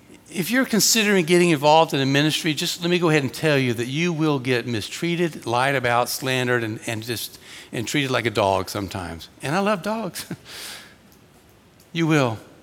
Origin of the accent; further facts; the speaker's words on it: Georgia, United States; we grew up in Georgia. If you catch a couple of Southern phrases here, we can translate later.